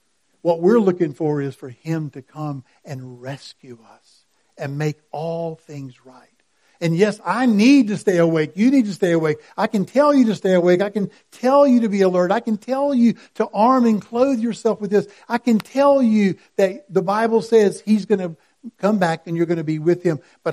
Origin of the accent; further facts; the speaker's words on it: Georgia, United States; let's go ahead and say it because I'm from Georgia, those Bulldogs as they come out of that locker room.